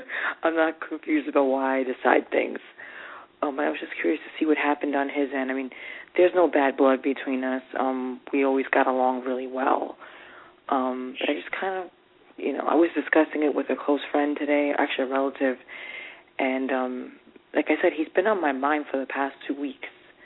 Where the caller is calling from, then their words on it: New York, United States; I'm calling from New York.